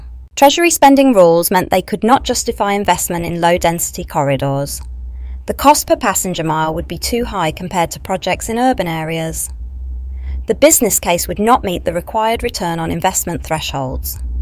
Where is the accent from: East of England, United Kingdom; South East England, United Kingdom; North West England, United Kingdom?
East of England, United Kingdom; Saffron Walden; Growing up in Saffron Walden, I watched my dad come home from the railway depot every evening with stories about the trains that used to run through our villages